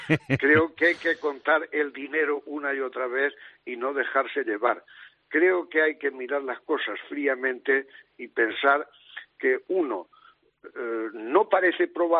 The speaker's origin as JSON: {"language": "Spanish", "town": "Totana", "region": "Region of Murcia", "country": "Spain", "said": "que soy de Totana, Murcia"}